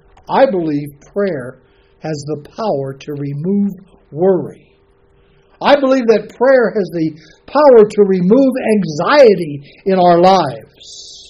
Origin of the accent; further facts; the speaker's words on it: Detroit, Michigan, United States; Growing up in Detroit, we had this Jewish couple, the Mosses, living on the northern side of our house.